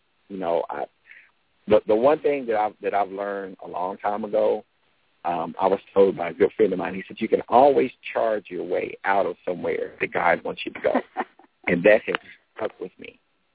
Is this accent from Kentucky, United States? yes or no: yes; Winchester, Kentucky, United States; technically kicks off June the 8th in Winchester, Kentucky, which is I'm very excited about because it's my hometown.